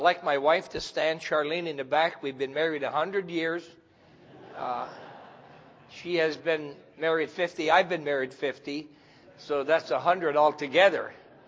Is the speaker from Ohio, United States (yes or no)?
no; Michigan, United States; You will detect instantly I'm not from Tennessee. We lived in the tip of northern Michigan, 600 miles north of Detroit.